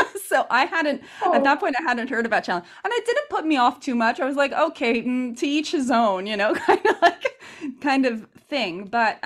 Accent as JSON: {"language": "English", "town": "Montreal", "region": "Quebec", "country": "Canada", "tie": "born or raised there", "lives_now": "Milan, Italy", "said": "So I was born in Montreal, Canada. And on the English side of town, as you know, Canada is bilingual, especially Montreal."}